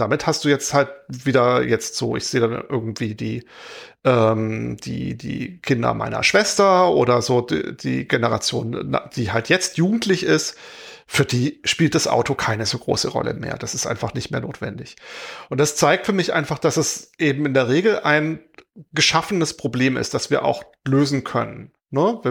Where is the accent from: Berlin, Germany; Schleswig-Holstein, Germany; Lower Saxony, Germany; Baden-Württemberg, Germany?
Baden-Württemberg, Germany; Heilbronn; Ich komme aus Heilbronn ursprünglich, nicht so weit weg von wo der Wolfgang heute wohnt.